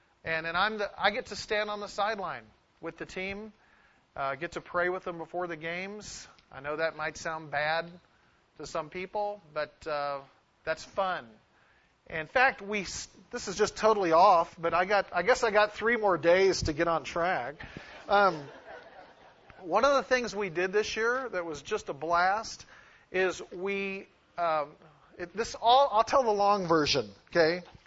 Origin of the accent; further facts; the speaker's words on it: Anaheim, California, United States; I grew up in Anaheim and went to seminary in Texas and then came back to California to Barstow.